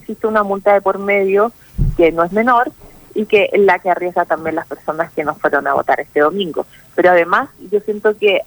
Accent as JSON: {"language": "Spanish", "country": "Chile", "said": "yo lo veo, los conciertos que hay aquí en mi país"}